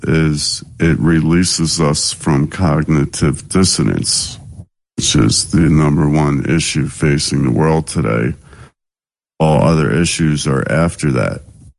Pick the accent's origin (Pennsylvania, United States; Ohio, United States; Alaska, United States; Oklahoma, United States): Pennsylvania, United States; Philadelphia; now in Oregon, United States; I used to be from the East Coast, Philadelphia, but now I'm in the desert in Southeast Oregon.